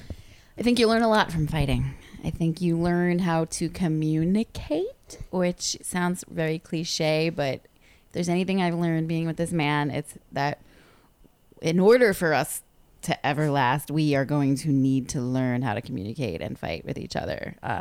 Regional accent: New York, United States; Like, I grew up, I mean, I'm from New York and he's a champion debate master.

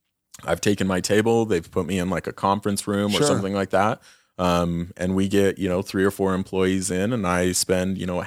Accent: Utah, United States; So I grew up in Carbon County.

